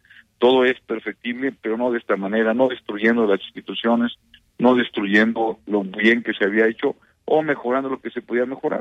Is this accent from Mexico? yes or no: yes; Mexico; es un tema que somos mexicanos todos, y que todos queremos un mejor México para todos